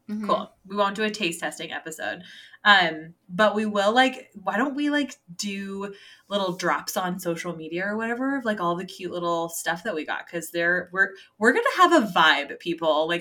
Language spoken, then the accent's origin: English; California, United States; now in Oregon, United States; like, when I was growing up in California, I always thought that Oregon was like so boring.